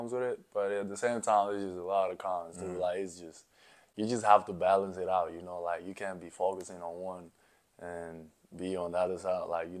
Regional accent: Nairobi, Kenya; also born or lived in South Sudan; I was born in South Sudan, but I didn't grow up there. Mm-hmm. I grew up in Kenya, Nairobi, Kenya.

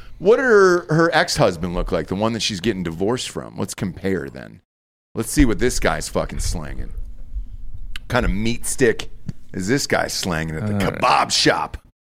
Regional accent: Georgia, United States; That's my home state.

